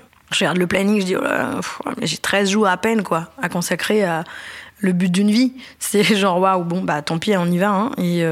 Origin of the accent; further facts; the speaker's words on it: Guatemala; qui connaît mieux que moi mon pays d'origine, le Guatemala